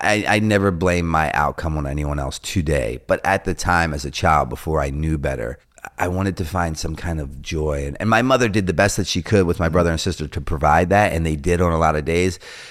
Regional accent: Baltimore, Maryland, United States; So I'm growing up in Baltimore, and I'm with another pro skater by the name of Bucky Lasik

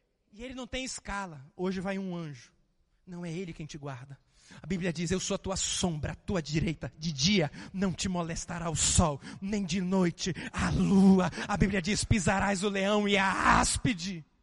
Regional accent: Belém, Pará, Brazil; Égua, eu vim lá de Belém.

